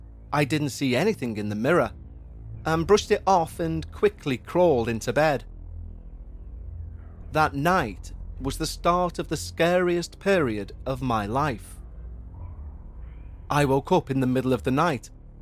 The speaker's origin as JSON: {"language": "English", "region": "Colorado", "country": "United States", "said": "I'm from the United States. and I want to share with you my paranormal story. I'm from a small town in Colorado."}